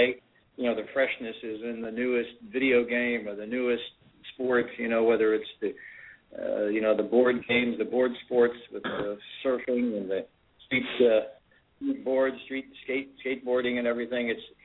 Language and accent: English; New England, United States; Basically, I grew up in the New England area and just played indoors, outdoors